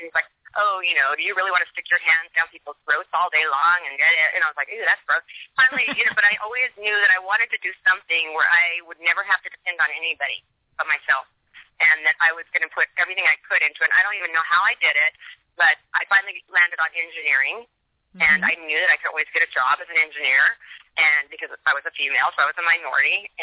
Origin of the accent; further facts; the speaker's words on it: Las Cruces, New Mexico, United States; Growing up in Las Cruces, New Mexico, I grew up with my mother was divorced, and she raised my sister